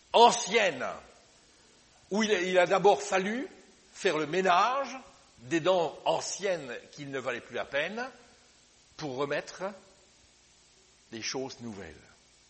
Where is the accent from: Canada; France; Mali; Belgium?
Belgium; Liège, Wallonia; je repense à mon enfance, lorsque l'on a fait ce nœud autoroutier à Liège, parce que je suis liégeois